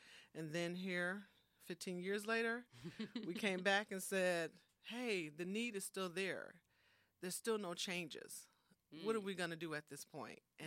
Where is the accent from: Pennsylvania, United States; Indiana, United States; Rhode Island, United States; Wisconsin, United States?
Wisconsin, United States; Racine; And I think our Kimberly and I are both from Racine, born and raised in Racine.